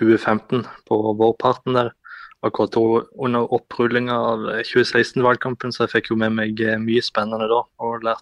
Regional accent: Flekkefjord, Agder, Norway; kommer jeg fra Sørlandet, fra Flekkefjord da. I nærheten der er det mange som utvandrer til USA, og besteforeldrene mine blant annet utvandrer til New York, og faren min er født der, så jeg har på en måte en ekstra connection

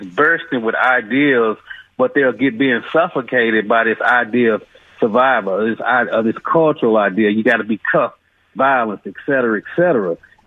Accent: Dallas, Texas, United States; I'm from South Dallas, from East Dallas. It's a tough neighborhood, and that's not really me.

